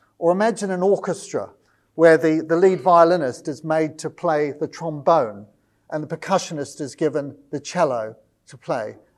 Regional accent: New Zealand; I'm a New Zealander, so you've got to forgive me for thinking about rugby

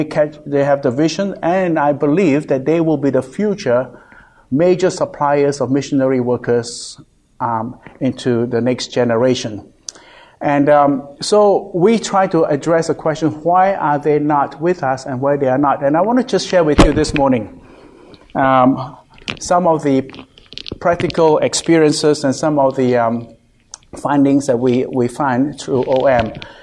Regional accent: Singapore; also born or lived in China; I have spent my years growing up in Singapore, worked with OM for several decades. Then I was sent to China, where I lived for 6 years in China, working there. And now I'm based in Singapore.

